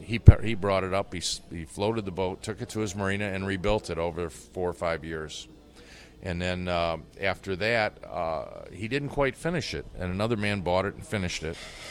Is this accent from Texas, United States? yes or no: no; Algonac, Michigan, United States; Algonac. I grew up in Algonac, and I had varnish in my veins from a very young age.